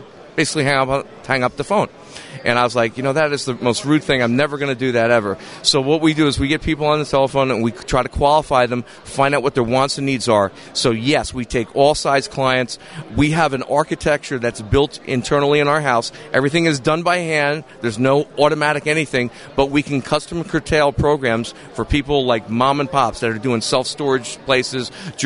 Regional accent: New Jersey, United States; I'm originally from Jersey, but, you know, these are my roots.

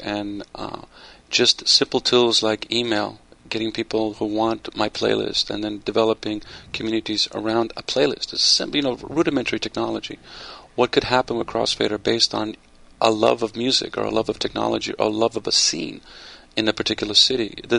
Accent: Poland; English is a second language; now in United States; I'm an immigrant. I grew up in Poland, and I was really turned on to different music from different parts of the world. I come to the States.

